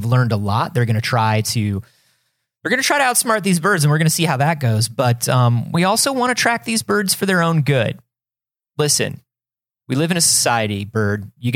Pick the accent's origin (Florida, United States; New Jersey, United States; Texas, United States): Florida, United States; Baby, I grew up in Florida.